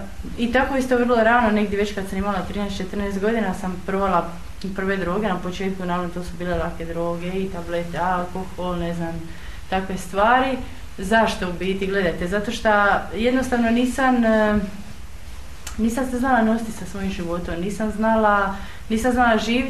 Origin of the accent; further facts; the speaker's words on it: Croatia; dolazim iz Hrvatske, imam 30 godina i tu sam sa svojim čerkom od 4 godine.